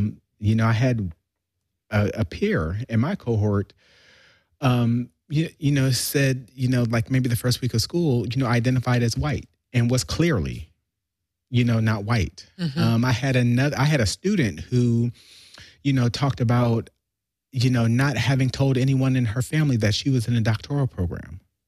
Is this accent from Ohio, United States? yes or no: yes; Ohio, United States; You know, I have a friend, you know, I'm from Ohio, and he's from Detroit